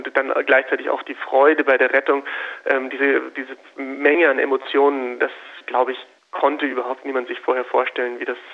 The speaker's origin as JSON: {"language": "German", "town": "Munich", "region": "Bavaria", "country": "Germany", "said": "ich komme aus München"}